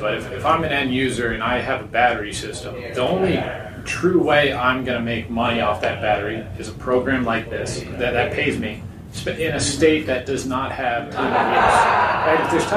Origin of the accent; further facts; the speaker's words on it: Vermont, United States; I'm from Vermont. You don't really get hurricanes in Vermont.